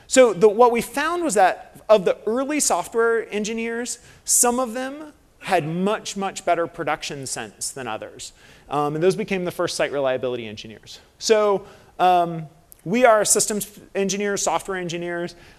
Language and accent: English; Puerto Rico; Yeah, I grew up in Puerto Rico.